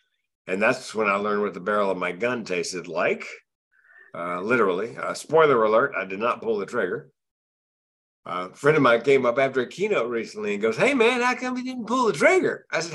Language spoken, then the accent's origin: English; North Carolina, United States; Born and raised North Carolina. Went to school in Chapel Hill. Go Heels.